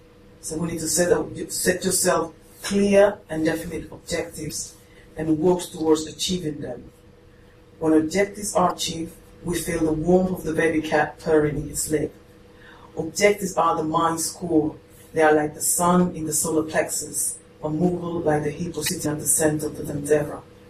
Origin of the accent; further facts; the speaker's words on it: Spain; English is a second language; moved away as an adult; I'm a modern foreign language teacher. I was raised in Spain. I was trained in Spain, and I came to this country just with the idea of improving my English.